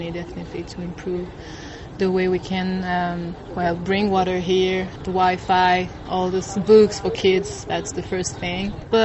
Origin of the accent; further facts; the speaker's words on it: France; from France. I live in South France and I'm traveling in Southeast Asia for a year now.